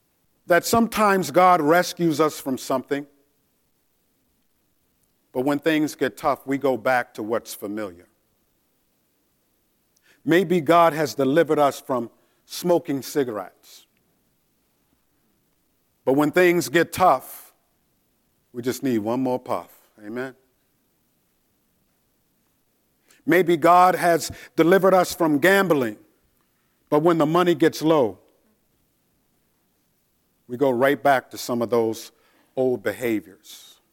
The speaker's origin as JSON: {"language": "English", "town": "Jersey City", "region": "New Jersey", "country": "United States", "tie": "born or raised there", "said": "In my house, I grew up in Jersey City, the inner city. My mother raised five knucklehead boys, five, and one sister."}